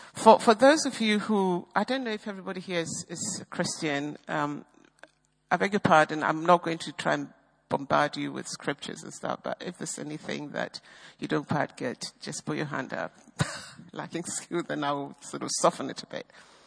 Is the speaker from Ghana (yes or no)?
yes; Ghana; I grew up in Ghana, and my darling mama was a Presbyterian.